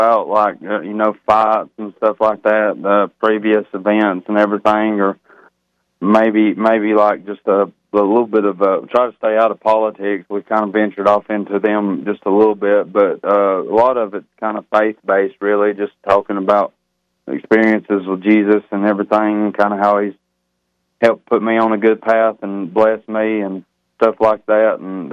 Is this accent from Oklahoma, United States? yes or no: no; Pisgah, Alabama, United States; I'm actually from a little bitty tiny town in the northeastern corner of Alabama, man. It's called Pisgah. It's up on Sand Mountain.